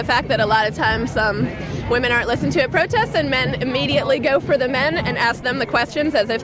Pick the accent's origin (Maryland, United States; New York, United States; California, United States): New York, United States; a cheerleader from New York.